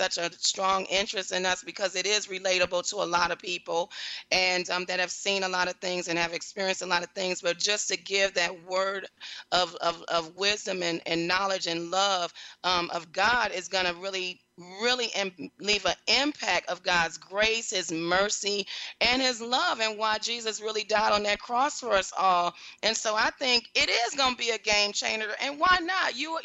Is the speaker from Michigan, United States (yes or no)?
yes; Detroit, Michigan, United States; I'm from Detroit, so you know I know.